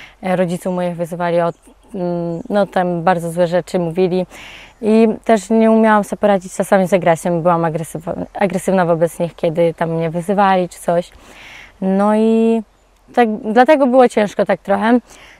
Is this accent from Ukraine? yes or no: yes; Ukraine; Polish is a second language; now in Poland; Na przykład też wyzywali przez to, że jestem z Ukrainy.